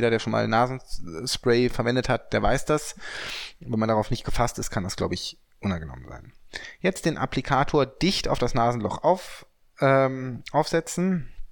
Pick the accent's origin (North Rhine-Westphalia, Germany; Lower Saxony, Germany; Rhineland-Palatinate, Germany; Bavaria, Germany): Lower Saxony, Germany; Hanover; Wir kommen aus Hannover, 96 ist gestern abgestiegen.